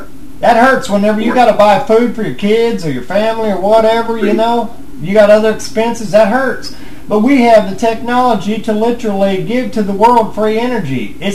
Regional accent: United States; I live in America. I'm an American.

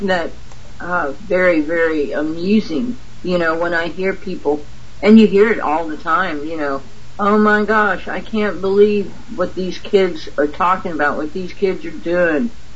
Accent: Louisiana, United States; I grew up in Louisiana.

